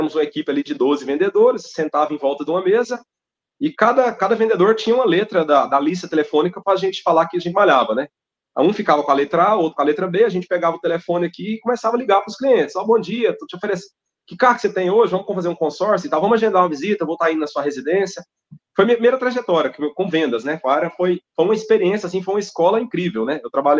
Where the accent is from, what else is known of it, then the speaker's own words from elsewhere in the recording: Ceres, Goiás, Brazil; Eu sou do estado de Goiás. Eu sou nascido e criado na cidade de Ceres, fica a 172 quilômetros da capital de Goiânia, né? A minha trajetória, eu já tenho 36 anos